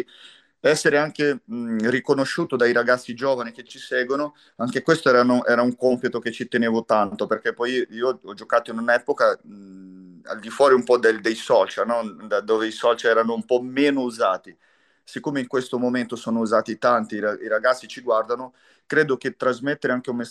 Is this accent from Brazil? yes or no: yes; Brazil; Italian is a second language; io sono un brasiliano che parlo di un argentino